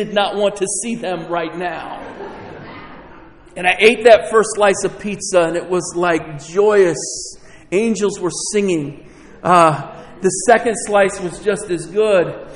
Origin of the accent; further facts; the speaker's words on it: New York, United States; So I'm not from Philly. I'm from the sticks. Like, matter of fact, I'm so far away, like the sticks say, where does he live? Like, I was like way out there in upstate rural New York State.